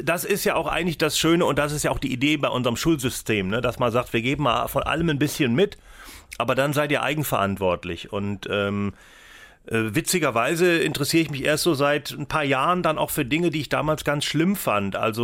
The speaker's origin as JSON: {"language": "German", "region": "Rhineland", "country": "Germany", "said": "Und da bin ich Rheinländer, weißt du?"}